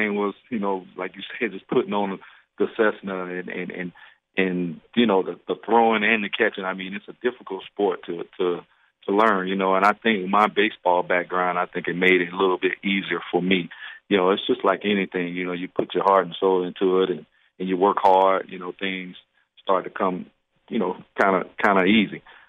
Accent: Tampa, Florida, United States; I tell you what, growing up in Tampa, you know, I remember back in the day, you know, when I was coming up, my grandfather used to go and he used to take me sometimes to the dog track

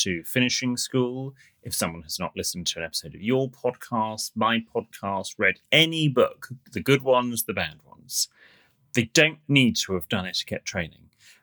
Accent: United Kingdom; because I'm an etiquette consultant and I'm British as well.

